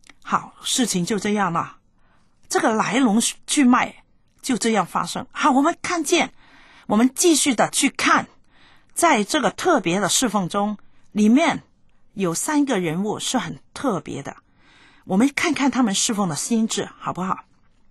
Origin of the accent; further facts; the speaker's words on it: China; 我们没有以色列人的观点，我们是中国人，我们是会帮助人的人呢